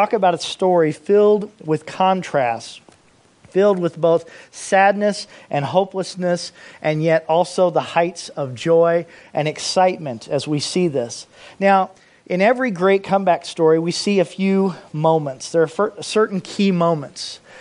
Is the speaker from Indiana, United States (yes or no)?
yes; Indianapolis, Indiana, United States; I'm from Indianapolis, Indiana, originally